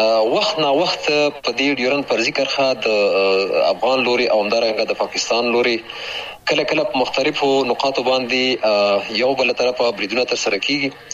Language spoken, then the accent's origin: Pashto; Paktia, Afghanistan; born there; هغه 1940 کال و چې زه په همدې ولسوالۍ کې پیدا شوم، د بابو خیلو نیمې ځای کې چې دا هم دغه تا هم جوار ولسوالۍ ده، د خکته پښتونخوا هغه ولسوالۍ چې د ډیورن کرخې سره جوخته